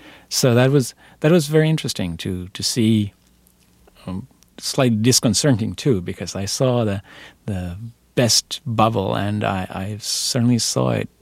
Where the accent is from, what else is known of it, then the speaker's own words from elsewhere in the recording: Finland; English is a second language; I come from Finland, and it has a very strong social network as a country.